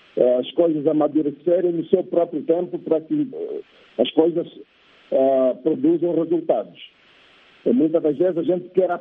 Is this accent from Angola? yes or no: yes; Angola; a questão para mim como angolano, não importa quem esteja a governar